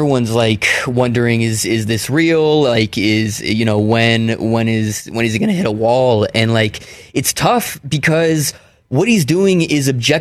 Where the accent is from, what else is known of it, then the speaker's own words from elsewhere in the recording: Palo Alto, California, United States; Right around there. Yes, I grew up in Palo Alto.